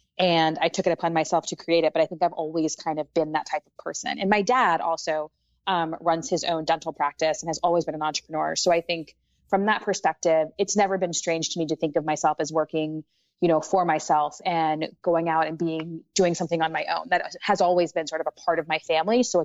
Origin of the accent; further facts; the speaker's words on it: Washington, District of Columbia, United States; So I grew up in Washington, D.C.